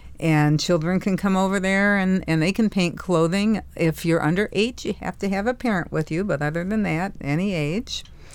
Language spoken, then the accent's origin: English; Chicago, Illinois, United States; now in Marquette, United States; I'm from Chicago, but now I live here in this beautiful, diverse land, and so I want to do everything I can to help keep it so.